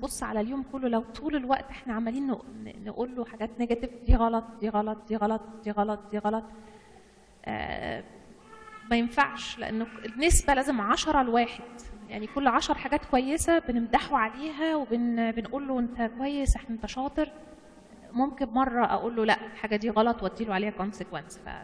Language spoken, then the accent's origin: Arabic; Egypt; احنا كمان كمصريين عندنا الحكايه دي